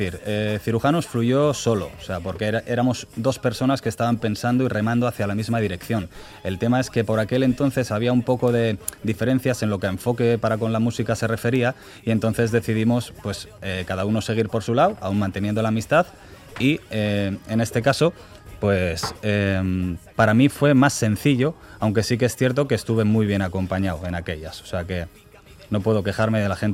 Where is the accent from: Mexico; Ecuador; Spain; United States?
Spain; Bilbao, Basque Country; Siempre está presente en mis letras. Desde el día uno, al final, soy uno más del bocho y se sienten las letras.